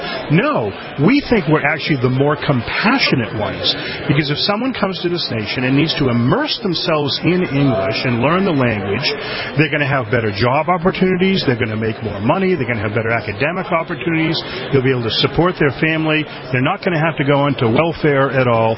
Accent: Andover, Massachusetts, United States; I'm from Andover, Massachusetts.

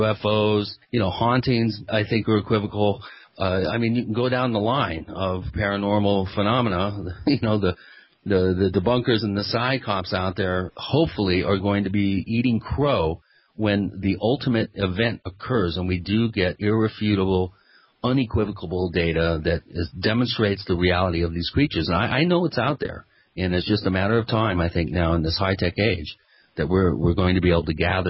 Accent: Seattle, Washington, United States; You know, it was still a newsworthy item in the Pacific Northwest. Of course, I grew up in the Seattle area.

